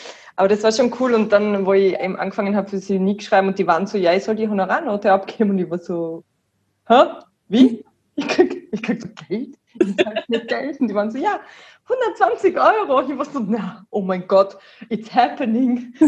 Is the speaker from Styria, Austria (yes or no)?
no; Wattens, Tyrol, Austria